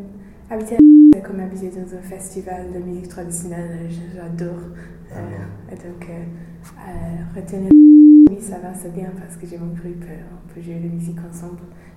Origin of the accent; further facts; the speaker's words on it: England, United Kingdom; accent: English; French is a second language; moi je suis anglaise